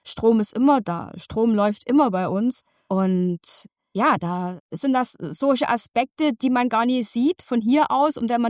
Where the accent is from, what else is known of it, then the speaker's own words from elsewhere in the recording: Germany; Wir als Deutsche sind da vielleicht, und bin da genauso geprägt